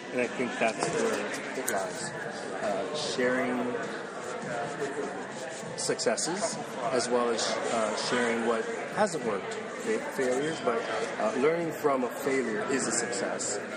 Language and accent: English; Miami, Florida, United States; Miami, Florida.